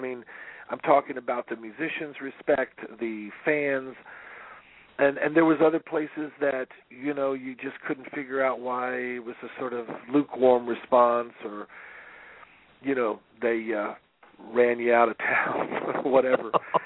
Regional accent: Florida, United States; and I was raised in Florida, so it wasn't that different.

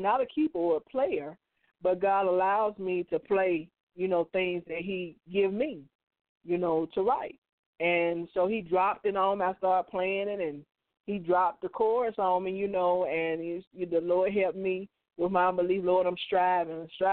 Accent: Adamsville, Alabama, United States; I'm from Birmingham, Alabama. But I grew up in a small community outside of Birmingham called Adamsville.

